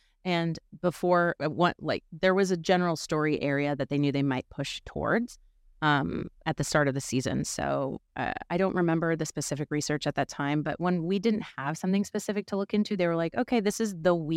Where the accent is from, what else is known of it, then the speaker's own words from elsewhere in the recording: San Francisco, California, United States; now in Los Angeles, United States; I'm from San Francisco. I live in L.A.